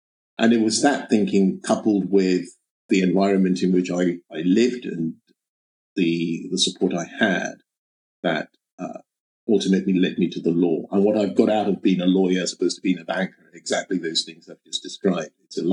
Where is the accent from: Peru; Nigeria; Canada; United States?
Nigeria; Ibadan, Oyo; I ended up working in a branch of a bank in my hometown of Ibadan in Nigeria.